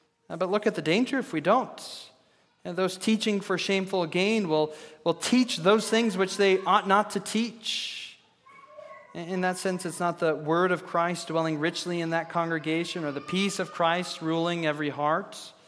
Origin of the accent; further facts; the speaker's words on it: Texas, United States; I could actually just say, well, I'm actually from Texas, because everybody knew what Texas was